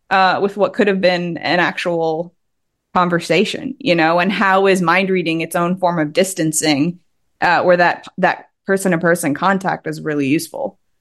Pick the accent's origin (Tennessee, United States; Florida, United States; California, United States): Tennessee, United States; accent: Tennessee; I am a Southerner, so I can turn my Tennessee accent on and off at will